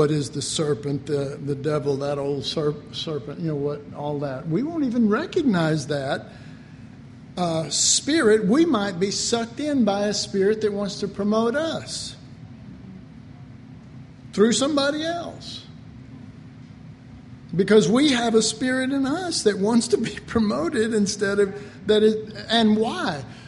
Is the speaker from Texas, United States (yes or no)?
yes; Dallas, Texas, United States; But growing up in Oak Cliff, I have.